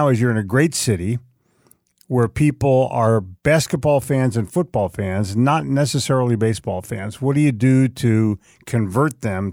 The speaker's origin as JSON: {"language": "English", "town": "Philadelphia", "region": "Pennsylvania", "country": "United States", "tie": "born or raised there", "said": "You know, it's my hometown, so I'm a Phillies guy."}